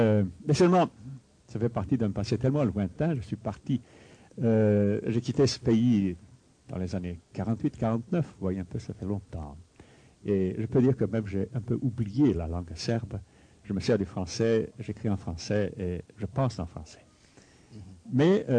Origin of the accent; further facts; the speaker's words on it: Belgrade, Serbia; Je suis né en Yougoslavie, à Belgrade, en 1925. Et ma mère était belge, mon père était serbe. J'ai reçu une éducation à la française, j'ai fréquenté des écoles françaises en Serbie, en Yougoslavie